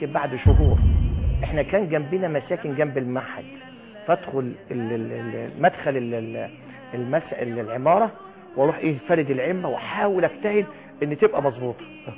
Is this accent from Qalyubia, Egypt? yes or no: yes; Shubra El Kheima, Qalyubia, Egypt; born there; أنا اتولدت في شبرا الخيمة، والمنطقة منطقة صناعية، والمنطقة الصناعية دائما كانت في فترة، أنا من أوائل الستينات يعني مواليد 61